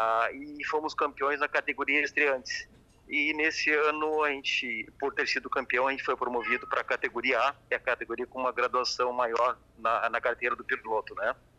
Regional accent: Rio Grande do Sul, Brazil; now in Criciúma, Brazil; sou gaúcho natural, mas radicado em Criciúma já há quase 20 anos, né?

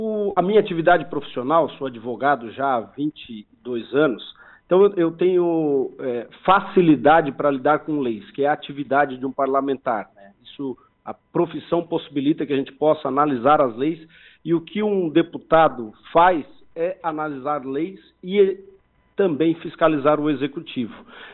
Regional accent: Tubarão, Santa Catarina, Brazil; Eu sou natural de Tubarão, vereador aqui em Tubarão.

